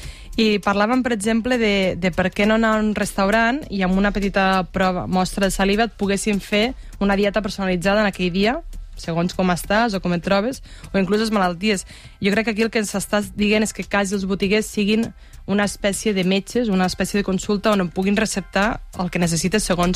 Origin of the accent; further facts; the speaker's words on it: Lleida, Catalonia, Spain; now in Madrid, Spain; Soc de Lleida i estic encantada d'estar aquí.